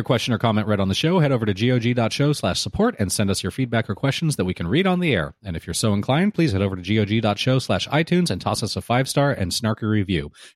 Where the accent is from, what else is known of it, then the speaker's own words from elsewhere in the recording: Russia; English is a second language; I'm from Russia and listened to you since last summer.